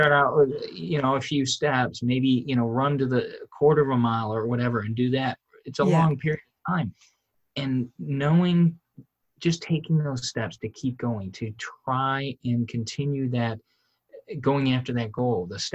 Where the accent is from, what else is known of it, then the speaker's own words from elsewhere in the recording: Michigan, United States; I was raised in Michigan, so we would go up north